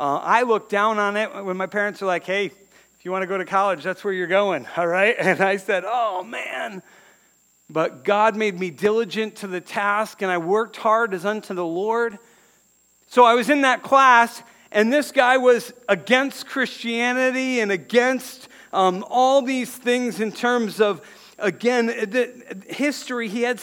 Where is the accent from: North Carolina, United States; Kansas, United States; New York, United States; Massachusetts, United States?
New York, United States; we're from New York State. My family is.